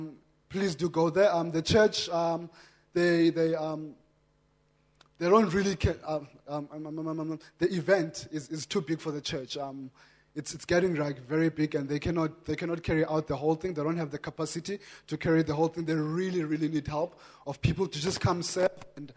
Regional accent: Barkly East, Eastern Cape, South Africa; I'm from Barclay East. I grew up there.

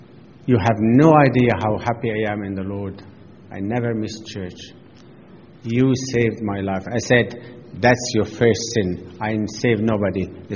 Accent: Egypt; He thought I was a Muslim because I'm from Egypt.

